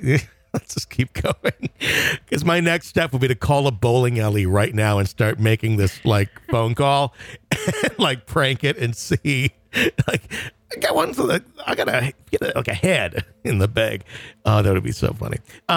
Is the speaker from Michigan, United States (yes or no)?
yes; Oswego, Michigan, United States; The apartment complex is located in Corunna, Michigan, which is next to my hometown of Oswego, Michigan.